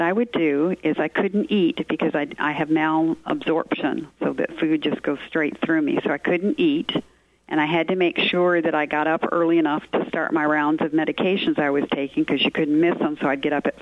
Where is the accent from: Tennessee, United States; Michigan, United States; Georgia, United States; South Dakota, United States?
Michigan, United States; also born or lived in Massachusetts / South Carolina; Well, I grew up in Michigan, but I was born in Massachusetts. I only lived there 2 years.